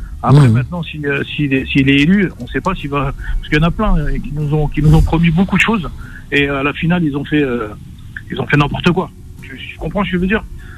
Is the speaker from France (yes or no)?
no; Tunisia; je suis d'origine maghrébine, je suis de confession maghrébine aussi, je suis tunisien.